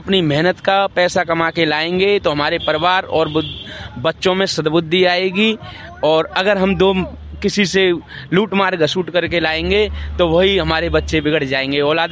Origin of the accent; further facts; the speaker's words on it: Chachpur Batela, Uttar Pradesh, India; हम हैं जिला हाथरस, गांव चाचपुर बटेला।